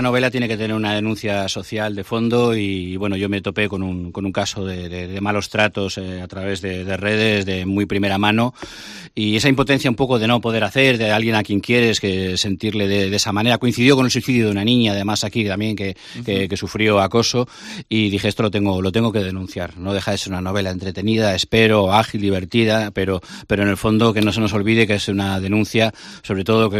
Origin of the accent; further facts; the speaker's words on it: Bilbao, Basque Country, Spain; now in Santander, Spain; Está muy cerquita de Bilbao, de mi tierra, entonces decidí vivir en Santander